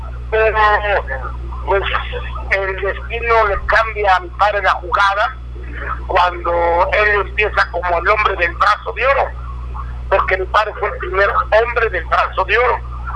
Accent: Mexico City, Mexico; No, yo soy de la Ciudad de México.

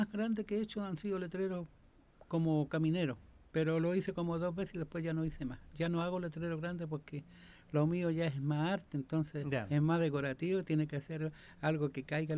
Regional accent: San Joaquín, Santiago Metropolitan, Chile; yo soy de acá, de San Joaquín.

